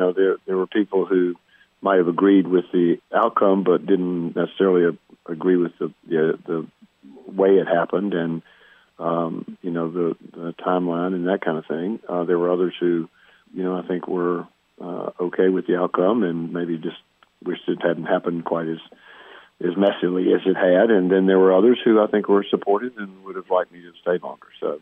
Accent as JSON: {"language": "English", "region": "North Carolina", "country": "United States", "tie": "born or raised there", "said": "I grew up in North Carolina, had a lot of experience in the state"}